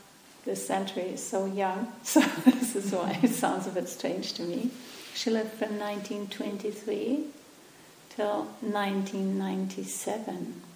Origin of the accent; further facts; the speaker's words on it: Berlin, Germany; It's actually where I come from Germany.